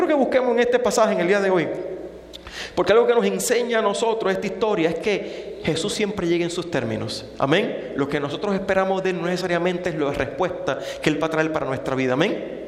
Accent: Puerto Rico; yo soy de Puerto Rico, y en Puerto Rico hay playa por todos lados

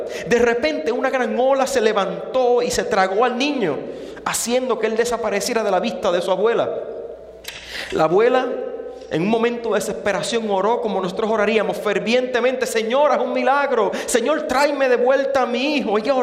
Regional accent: Puerto Rico; yo soy de Puerto Rico, y en Puerto Rico hay playa por todos lados

